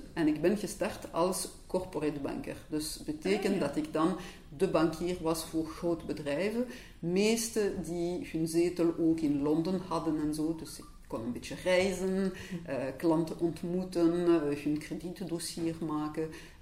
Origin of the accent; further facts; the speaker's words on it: Brussels-Capital Region, Belgium; first language fr; Dutch is a second language; Ik ben afkomstig van het Brusselse, dus ik ben Franstalig, zoals je beluisterd zullen horen.